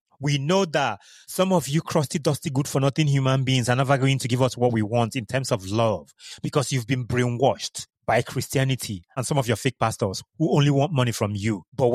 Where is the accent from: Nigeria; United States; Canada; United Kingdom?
Nigeria; I'm a person of African descent, that I'm African, that I'm from Nigeria, that I'm Igbo.